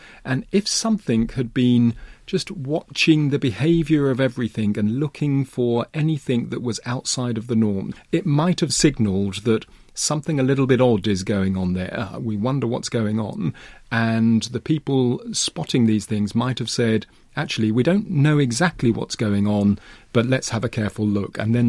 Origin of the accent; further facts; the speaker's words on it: England, United Kingdom; also born or lived in Africa; So actually, I grew up partly in England, partly in different parts of Africa.